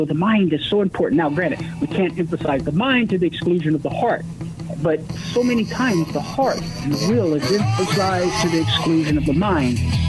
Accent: Louisiana, United States; moved away; I'm purebred Cajun, man, and I may be out of Louisiana, but sometimes I talk funny still.

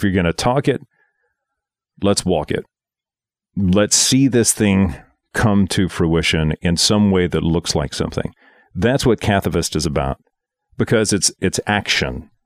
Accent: Graffenburg, Kentucky, United States; It's from my shade tree mechanic experiences growing up in Graffenburg. Thank you much. Kentucky, tiny little backwoods community where if we had a car, it was one of five in the yard that we worked on repeatedly from spare parts from the others.

